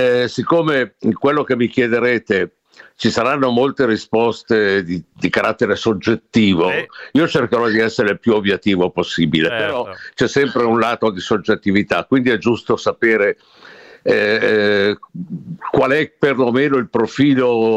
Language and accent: Italian; Como, Lombardy, Italy; Io sono nativo di Como, però con doppia cittadinanza, quindi sono anche svizzero.